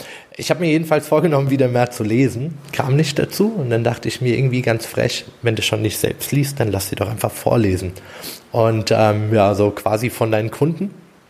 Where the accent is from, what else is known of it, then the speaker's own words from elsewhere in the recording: Hesse, Germany; born there; now in Munich, Germany; bin in Hessen geboren, bin seit 6 Jahren in München.